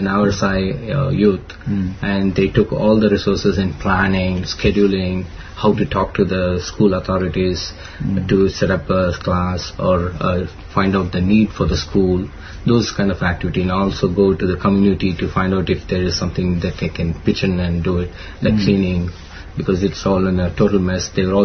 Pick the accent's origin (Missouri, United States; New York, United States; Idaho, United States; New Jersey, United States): New York, United States; I am from New York.